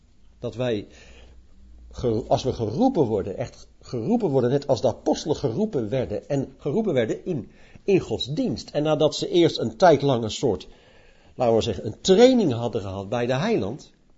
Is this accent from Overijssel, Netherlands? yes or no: no; Leiden, South Holland, Netherlands; Ik ben in Leiden opgegroeid in een Maranatha-groep van Theo Dikkes.